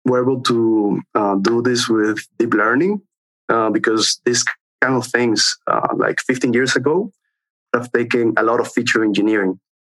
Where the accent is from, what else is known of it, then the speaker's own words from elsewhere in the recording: Venezuela; English is a second language; moved away as an adult; now in Europe; I came here practically like an economic migrant. You know, I was very happy with my job and with my post at the university in Venezuela, but I came to Europe mainly because of the political and economical situation in Venezuela.